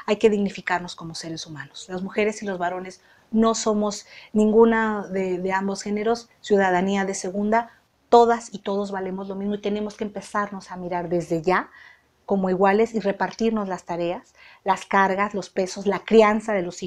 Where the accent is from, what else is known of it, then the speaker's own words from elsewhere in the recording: Mexico; un despertar que tenemos que hacer como mexicanos y mexicanas